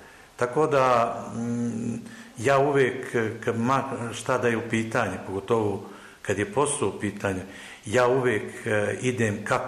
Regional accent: Sjenica, Šumadija and Western Serbia, Serbia; ja sam nakon 22 godine došao u Sjenici da živim ostatak života, odavde iz Sjenice sam

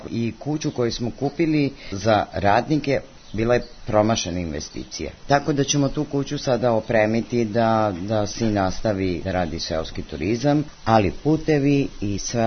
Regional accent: Zaječar, Zaječar District, Serbia; now in Rajac, Serbia; Ja sam iz Zaječara, nikakvih dodirnih tačaka sa vinogradarstvom

